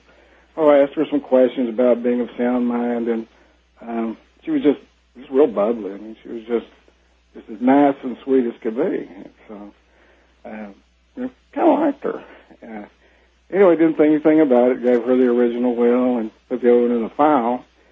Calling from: Dallas, Texas, United States; I'm calling from Dallas, listening to KLIF.

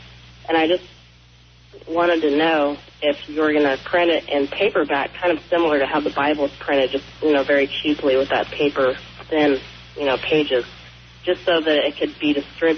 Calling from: Portland, Oregon, United States; I'm calling from Portland, Oregon, pretty local to Neil there.

